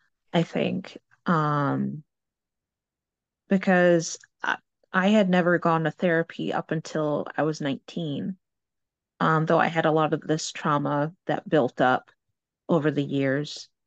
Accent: Olney, Maryland, United States; also born or lived in New Jersey / Westchester, New York; I was born in New Jersey, though I don't remember it. Most of my life, I grew up in Maryland in a town called Olney. It's in between Baltimore and DC.

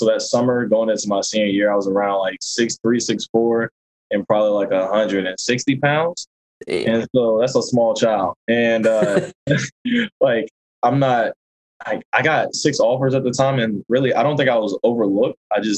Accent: North Carolina, United States; And then growing up in North Carolina, it's hard to pass up on ACC.

